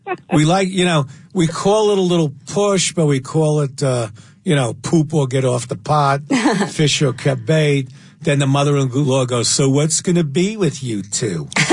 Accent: New York, United States; I'm from New York or whatever.

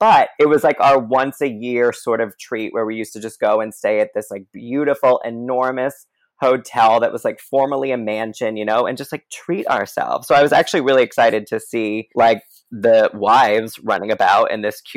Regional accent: Rhode Island, United States; I am from Rhode Island originally.

